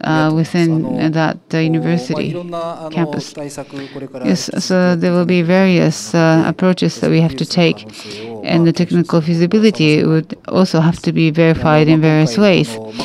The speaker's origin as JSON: {"language": "English", "region": "Fukushima", "country": "Japan", "said": "We are from Fukushima, and I have a friend who is the head of a lab."}